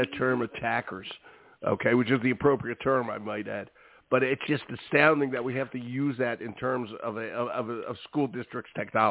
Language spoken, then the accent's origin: English; Pennsylvania, United States; Go to my hometown, the Eagles.